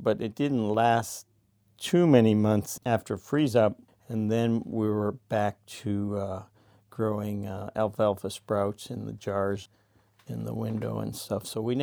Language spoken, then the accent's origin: English; Alaska, United States; I'm a writer and a commercial fisherman and was born and raised in Northwest Alaska.